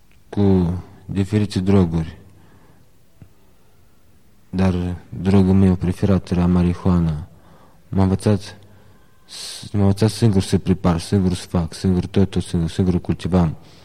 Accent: Orhei, Orhei District, Moldova; moved away; Din orașul Orhei, în orașul, chiar în centrul Moldovei, 40 de kilometri de la Chișinău.

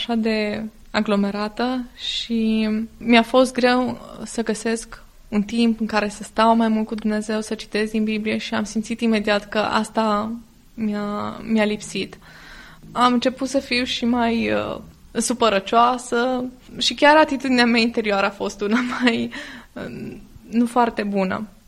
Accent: Brazi, Prahova, Romania; born there; M-am născut în Comuna Braz, din județul Prahova.

